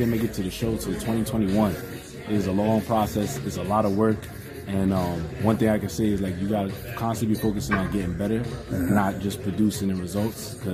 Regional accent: Brooklyn, New York, United States; I'm from Brooklyn, New York.

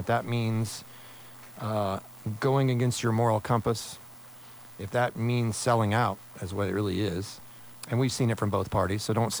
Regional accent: United States; I love this country. I am an American. I love this country.

